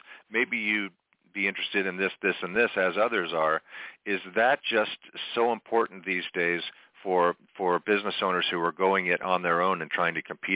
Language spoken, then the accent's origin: English; Boynton Beach, Florida, United States; now in Avila Beach, United States; Then I grew up in South Florida in Boynton Beach and Delray Beach.